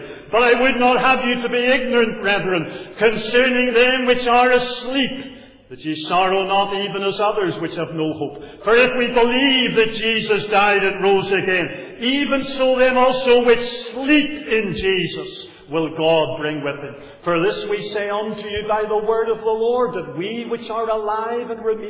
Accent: Northern Ireland, United Kingdom; I was brought up in Presbyterianism, and I sat there Sunday after Sunday, year in and year out, in different Presbyterian churches in County Down

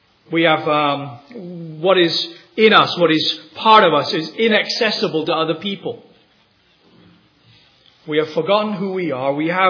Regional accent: Leeds, Yorkshire and the Humber, United Kingdom; Leeds University, which is a city that I grew up in England, in my teenage years.

